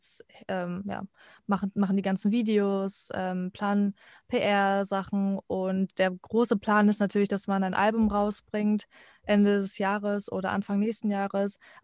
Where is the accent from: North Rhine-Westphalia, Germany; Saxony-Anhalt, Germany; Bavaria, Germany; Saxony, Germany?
North Rhine-Westphalia, Germany; Münster; also born or lived in France / Berlin; Also ich bin ja in Frankreich geboren, da hatten wir schon einen Labrador oder zwei Labradore. Dann in Münster und Berlin hatten wir auch einen Labrador